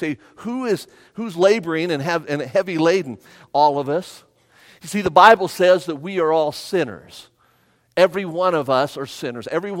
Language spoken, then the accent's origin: English; North Las Vegas, Nevada, United States; Can I tell you that I grew up in North Las Vegas, and I love my mom and I love my dad, but we didn't have money to go out.